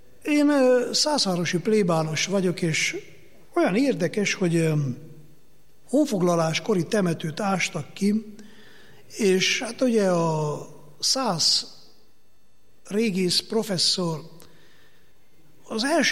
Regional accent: Transylvania, Romania; én, mint erdélyi szerzetes

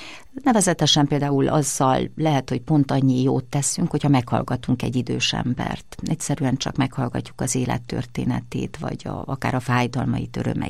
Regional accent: Hungary; Én egy nagyon, nagyon büszke vagyok én arra, hogy magyarnak születtem

